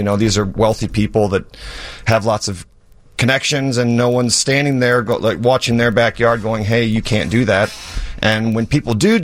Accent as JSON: {"language": "English", "town": "Wilmette", "region": "Illinois", "country": "United States", "tie": "born or raised there", "said": "I grew up in Wilmette, a north suburb"}